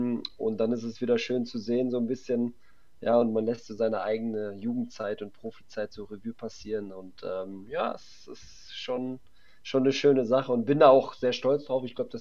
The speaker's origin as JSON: {"language": "German", "country": "Poland", "tie": "born there", "said": "Dann sogar in Aalen das Spiel für mein Geburtsland Polen gemacht."}